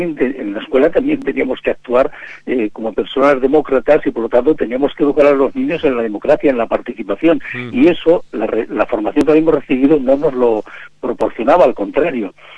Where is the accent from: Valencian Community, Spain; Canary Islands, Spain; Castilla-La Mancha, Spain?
Castilla-La Mancha, Spain; Ciudad Real; moved away as an adult; now in Lleida, Spain; yo soy de Ciudad Real, pero cuando tenía 20 años o a punto de cumplir los 20 años, me vine a trabajar a Lérida, a Lleida, durante un año